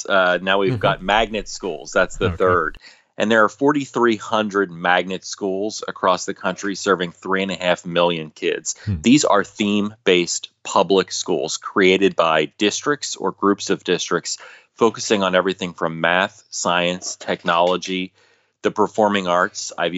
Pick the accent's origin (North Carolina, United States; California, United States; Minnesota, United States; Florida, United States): Florida, United States; in my home state of Florida